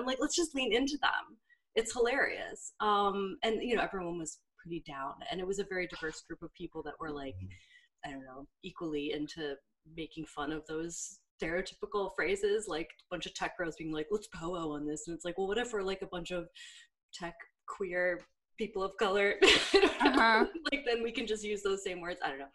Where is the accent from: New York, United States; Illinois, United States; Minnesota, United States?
New York, United States; Yeah, and I'm also from New York, so I used to call everyone guys